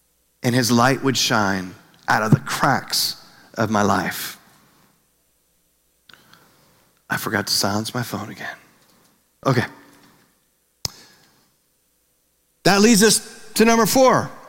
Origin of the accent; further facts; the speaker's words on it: Milford, United States; I grew up in Milford.